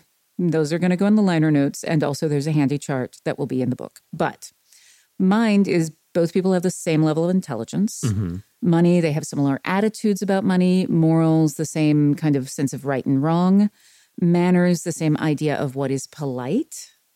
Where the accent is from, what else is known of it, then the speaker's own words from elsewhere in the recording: Tennessee, United States; because he is from Hawaii and I am from Tennessee. Those are not the same.